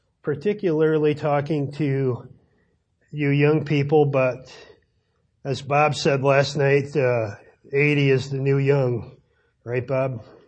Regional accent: Newfoundland and Labrador, Canada; And I grew up in Newfoundland, and One of the traditions there, in Newfoundland is a fishing province

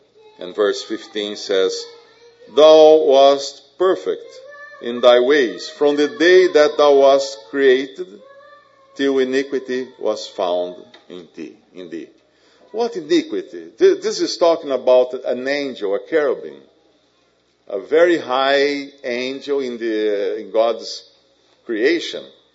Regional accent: Brazil; English is a second language; Well, I hope my accent won't be a problem. I am a Brazilian, and of course, I don't speak Shakespeare's language in the right way.

